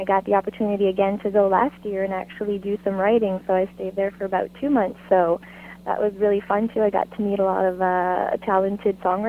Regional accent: New Brunswick, Canada; Yes, I am. I'm from Capilé, New Brunswick.

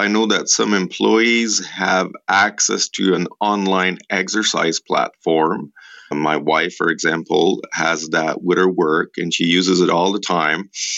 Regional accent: Italy; accent: Italian; English is a second language; I'm sorry for my Italian accent

